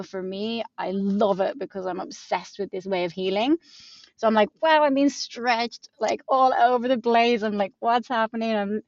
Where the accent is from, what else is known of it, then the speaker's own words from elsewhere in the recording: Ireland; I'm Irish. I come from a small island where being different is not cool.